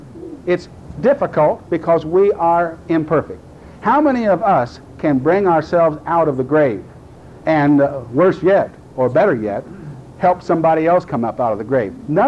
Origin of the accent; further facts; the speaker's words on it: United States; But that's my privilege as an American.